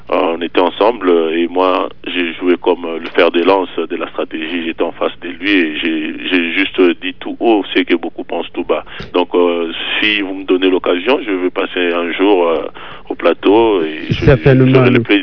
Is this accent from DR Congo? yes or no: yes; DR Congo; now in Montreal, Canada; Je suis Congolais de la RDC. Je vis à Montréal.